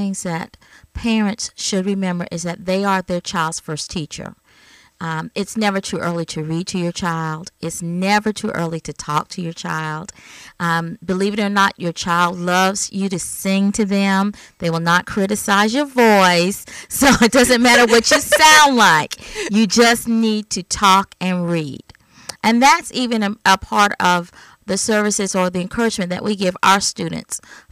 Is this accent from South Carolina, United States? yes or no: yes; Somerville, South Carolina, United States; I'm originally from Somerville, South Carolina. I'm from the Low Country.